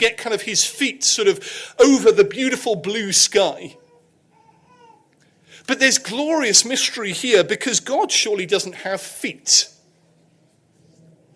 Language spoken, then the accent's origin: English; United Kingdom; being very British, I tried to avoid their eye and did my best.